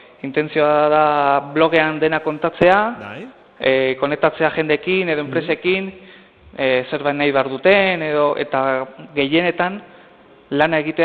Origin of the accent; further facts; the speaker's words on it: Zumarraga, Basque Country, Spain; Eta ni Zumarragakoa naiz